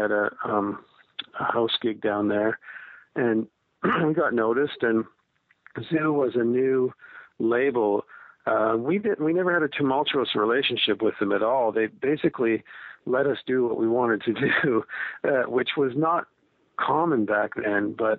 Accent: Canada; We were in being Canadian.

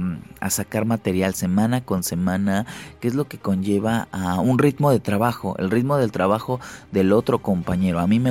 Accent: Cuernavaca, Morelos, Mexico; yo que soy de Cuernavaca

